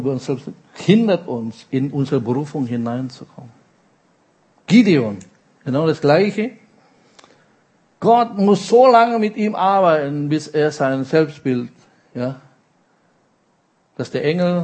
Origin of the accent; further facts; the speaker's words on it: Indonesia; ich komme aus dem Land, die man drittes Weltland nennt, ja, aus Indonesien.